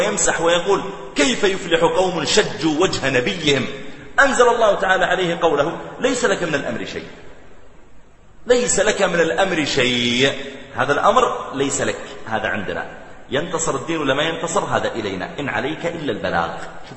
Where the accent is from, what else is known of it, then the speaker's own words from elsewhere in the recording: Riyadh, Riyadh Province, Saudi Arabia; وأن عندنا في الرياض، لا أقول منطقة الرياض، لا في الرياض